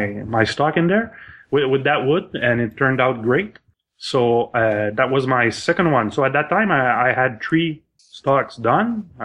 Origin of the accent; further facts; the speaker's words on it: Sherbrooke, Quebec, Canada; born there; now in Thetford Mines, Canada; from I was born in Sherbrooke, Quebec, but I'm now in Thetford Mines because of work.